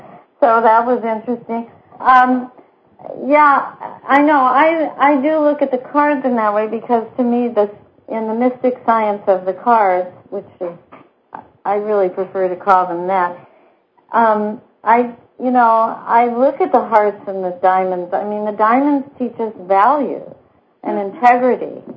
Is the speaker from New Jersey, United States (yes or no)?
no; California, United States; I grew up in Southern California watching the stars and things flying around the sky and whatnot at night